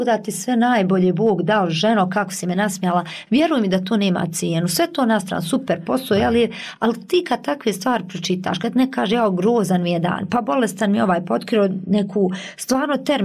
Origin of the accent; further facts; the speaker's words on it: Kalesija, Tuzla Canton, Bosnia & Herzegovina; Ja sam iz Kalesije